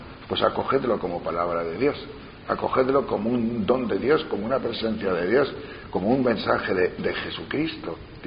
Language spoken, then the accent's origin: Spanish; Castile and León, Spain; Pero en algunos momentos me creo en mi tierra, porque yo soy de León, de las montañas de León, que son montañas grandonas igual que las de aquí.